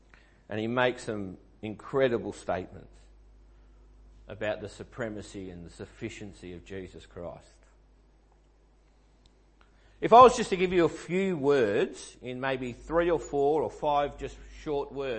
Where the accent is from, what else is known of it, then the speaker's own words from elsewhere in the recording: Bacchus Marsh, Victoria, Australia; born there; I was born in Bacchus Marsh